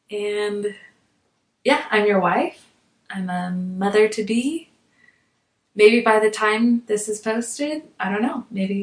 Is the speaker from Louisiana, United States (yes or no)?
no; Utah, United States; I'm 25 years old. I'm an English teacher. I've been teaching for 4 years. I have lived in Utah my whole life, so I love all that Utah stuff, like skiing and climbing and the outdoors.